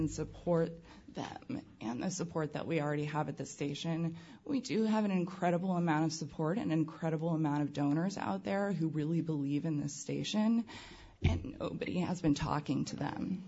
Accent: California, United States; I was born and raised in the East Bay

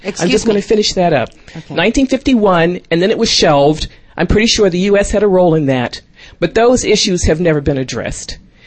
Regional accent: Washington, District of Columbia, United States; I'd like to welcome everyone here to Washington also. Bienvenidos. This is my hometown.

